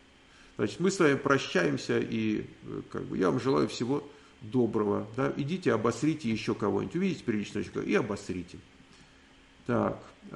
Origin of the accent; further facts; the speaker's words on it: Moscow, Russia; moved away as an adult; Вот я русский, там еврейского происхождения. Вот я русский, родился в Москве всю жизнь. Там, ну и как, 34 года жил в России.